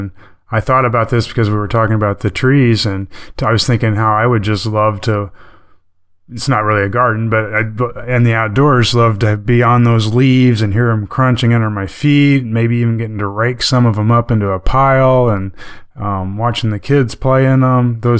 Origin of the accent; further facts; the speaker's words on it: Midwest, United States; live in San Diego County where I look forward to some rain.